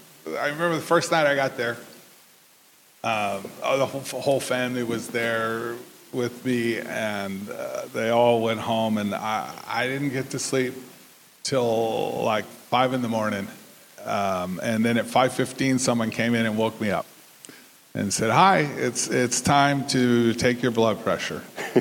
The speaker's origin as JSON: {"language": "English", "region": "Texas", "country": "United States", "said": "just like any Texan, which I am a Texan."}